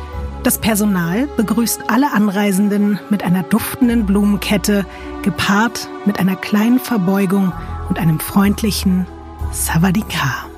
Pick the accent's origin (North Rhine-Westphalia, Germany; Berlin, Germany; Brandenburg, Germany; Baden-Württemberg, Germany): Berlin, Germany; Also von Berlinerin zu Berlinerin kann ich dir sagen